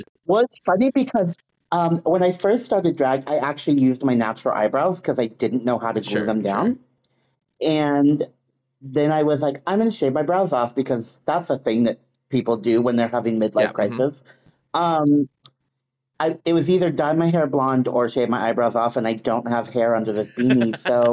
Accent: Portland, Oregon, United States; but I grew up in Portland. Okay. I've lived here my whole life.

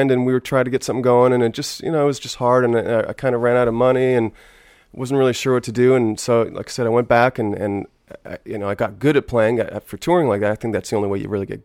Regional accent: Vancouver, British Columbia, Canada; moved away as an adult; born and raised in Vancouver till I was about, I guess, 18.

